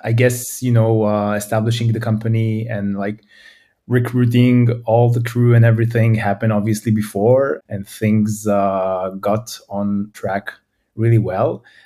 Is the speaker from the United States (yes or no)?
no; Israel; English is a second language; I'm from Israel.